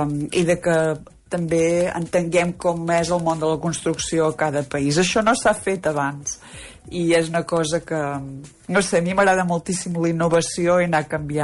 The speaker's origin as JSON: {"language": "Catalan", "town": "Olot", "region": "Catalonia", "country": "Spain", "said": "Jo sóc d'Olot. De la Garrotxa, sigolotina."}